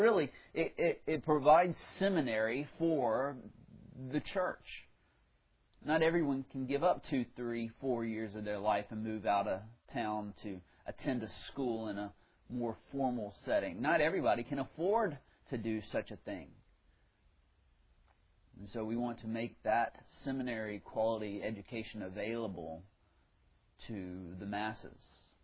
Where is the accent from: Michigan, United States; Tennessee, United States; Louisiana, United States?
Louisiana, United States; Central; I'm from this area. I'm from Central. Grew up here. Went to high school here. Went to church here. Went to LSU